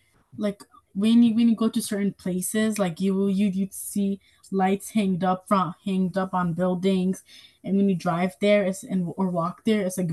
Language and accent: English; Hudson, New York, United States; I'm 11 years old, and I'm also from Hudson.